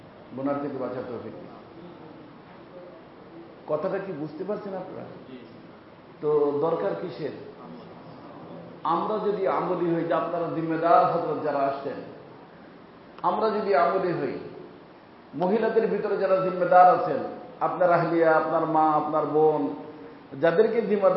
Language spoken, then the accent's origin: Bangla; Faridpur, Dhaka Division, Bangladesh; এই যে আমি ফরিদপুরের মানুষ, ফরিদপুরে এসে কিছু বললে আবার রাগ হয় মানুষ, যে উনি তো আমাদের ছেলে